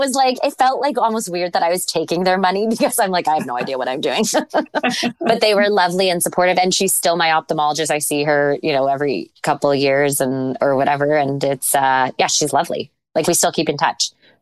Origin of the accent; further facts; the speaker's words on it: Canada; I'm Canadian. I'm Asian, but I'm Canadian. So I don't, specifically, I'm first born or first generation on my mom's side, second generation on my dad's side.